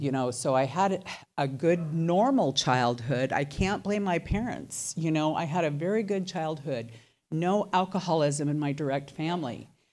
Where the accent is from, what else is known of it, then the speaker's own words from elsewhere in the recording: Fairfield, California, United States; born there; I was born in California, a town called Fairfield. It's in between Sacramento and San Francisco.